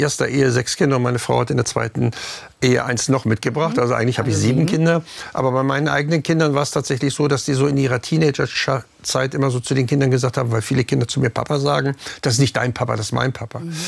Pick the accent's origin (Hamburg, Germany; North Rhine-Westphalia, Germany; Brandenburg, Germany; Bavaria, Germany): Hamburg, Germany; Also erstmal bin ich selber im Ballungsgebiet aufgewachsen, Hamburg-St. Pauli.